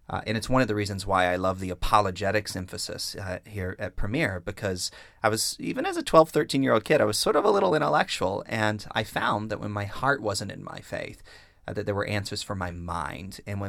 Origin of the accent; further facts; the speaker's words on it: Deep South, United States; I grew up in the Deep South in the United States. We were in church every time the doors were open. You know, it was part of our culture